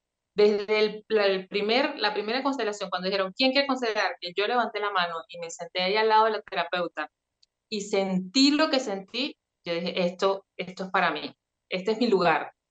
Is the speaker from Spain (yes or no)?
no; Venezuela; moved away as an adult; now in Argentina; yo primero quiero contarles que soy venezolana. Ahora mismo vivo en Argentina desde hace 4 años, pero conocí las constelaciones allá en Venezuela.